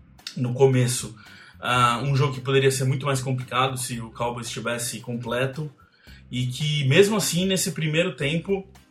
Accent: Brazil; Eu falei, viu, eu sou do Brasil, eu expliquei todo o meu caso aí com a NFL.

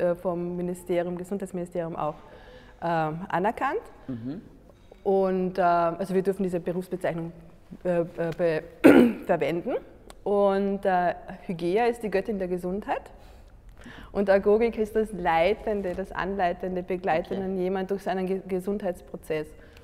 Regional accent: Carinthia, Austria; now in Vienna, Austria; Ursprünglich komme ich aus Kärnten und bin ganz in der Natur aufgewachsen und da auch die Liebe zur Natur entdeckt.

